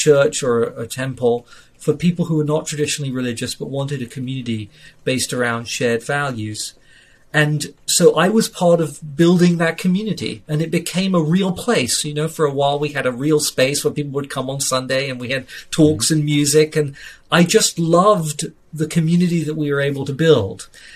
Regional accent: London, United Kingdom; I grew up in Southwest London. And I grew up in a non-religious family. Neither of my parents were religious.

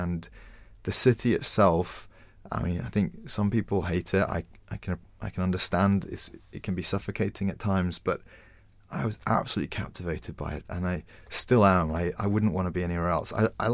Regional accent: Winchester, South East England, United Kingdom; now in London, United Kingdom; comparing my life growing up in Winchester to being in the centre of London. It's really very different.

